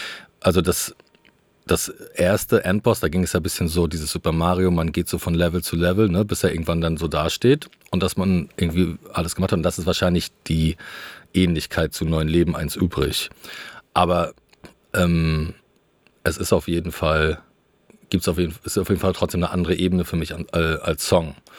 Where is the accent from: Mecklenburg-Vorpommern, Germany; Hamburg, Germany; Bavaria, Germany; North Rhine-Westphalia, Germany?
Mecklenburg-Vorpommern, Germany; Rostock; also born or lived in Berlin; now in Rügen, Germany; Also das ist so das Viertel, wo man hingeht als Rostocker.